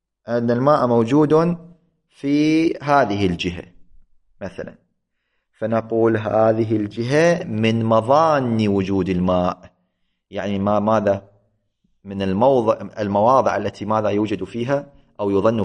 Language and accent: Arabic; Iraq; نحن عندنا في العراق